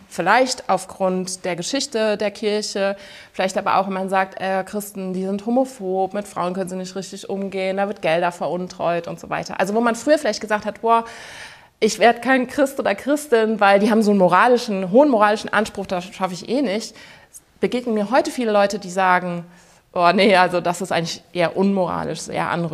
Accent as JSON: {"language": "German", "town": "Cologne", "region": "North Rhine-Westphalia", "country": "Germany", "said": "Ich komme aus Köln"}